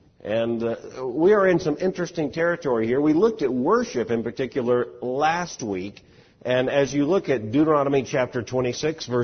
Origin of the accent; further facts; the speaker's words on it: Fort Lauderdale, Florida, United States; I grew up in Fort Lauderdale. I thought snow was a Yankee myth.